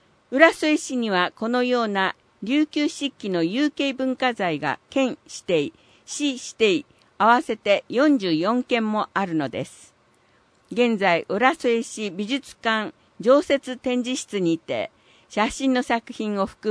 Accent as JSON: {"language": "Japanese", "town": "Philadelphia", "region": "Pennsylvania", "country": "United States", "said": "今回は私の出身地であるフィラデルフィア市の名物と名所を紹介したいと思います。"}